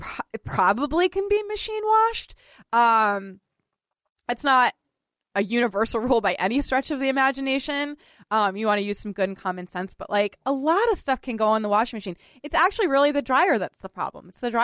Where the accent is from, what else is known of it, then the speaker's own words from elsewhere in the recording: Boston, Massachusetts, United States; moved away as an adult; Richard and I are both from Boston, and we often talk about, you know, our sort of love of growing up in Boston.